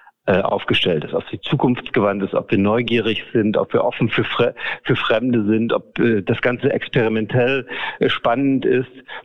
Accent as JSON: {"language": "German", "town": "Görlitz", "region": "Saxony", "country": "Germany", "tie": "born or raised there", "said": "ich bin eigentlich schon auch in meiner Jugend in Görlitz ins Theater gegangen, in Philharmoniekonzerte. Wir haben das große Glück, in Sachsen über eine wirklich extrem reichhaltige Theaterlandschaft zu verfügen"}